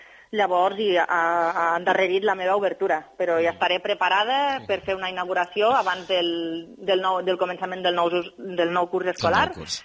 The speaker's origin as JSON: {"language": "Catalan", "town": "Lleida", "region": "Catalonia", "country": "Spain", "lives_now": "Tarragona, Spain", "said": "jo vaig decidir vindre aquí a Tarragona, jo soc de Lleida"}